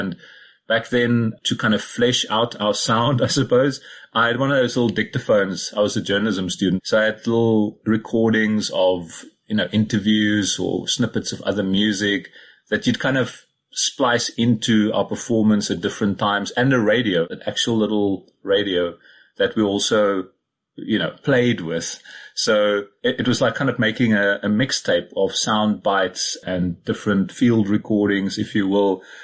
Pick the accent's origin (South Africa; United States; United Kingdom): South Africa; Cradock, Eastern Cape; I grew up in the Platteland. I was born in Craddock in the Eastern Cape, went to school in Somerset East nearby. So my sort of high school years would have been the first half of the 90s.